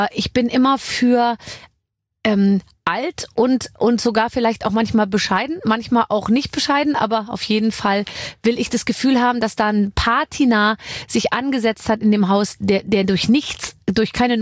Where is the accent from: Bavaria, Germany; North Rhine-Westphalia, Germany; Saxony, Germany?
Bavaria, Germany; Munich; Ich bin ja aus München. Ich bin aus München.